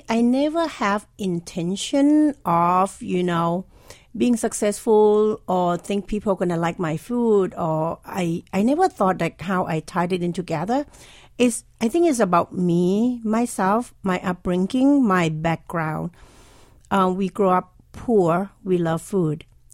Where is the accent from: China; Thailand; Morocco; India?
Thailand; now in Philadelphia, United States; I know that Philadelphia is a big food community. And I think because I moved from Thailand, I came here.